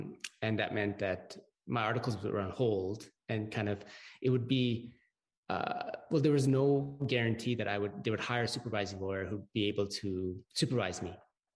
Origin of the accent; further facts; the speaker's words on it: Edmonton, Alberta, Canada; I'm from Edmonton, which is the home and traditional gathering place or current gathering place for numerous kind of First Nations and Métis communities, including the Cree, Salto, Blackfoot